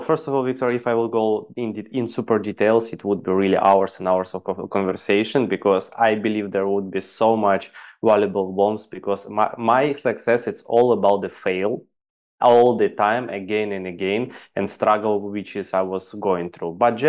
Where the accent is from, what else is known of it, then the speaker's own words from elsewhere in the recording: Ukraine; English is a second language; moved away as an adult; also born or lived in Dubai; I'm basically from Ukraine and I went to Dubai to earn some